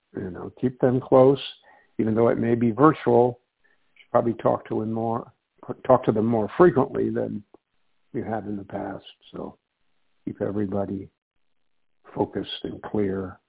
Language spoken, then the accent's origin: English; England, United Kingdom; moved away; I'm from England originally, came here on the Queen Mary